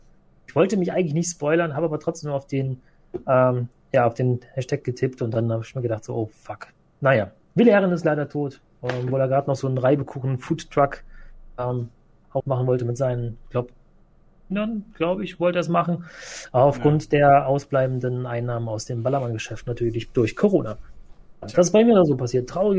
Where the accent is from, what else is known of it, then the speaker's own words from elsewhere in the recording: Cologne, North Rhine-Westphalia, Germany; aber ich natürlich als Kölner